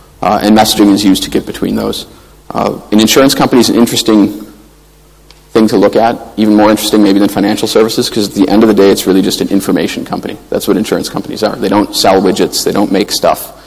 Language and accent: English; Chicago, Illinois, United States; because I'm from Chicago originally, so I'm used to bribing people.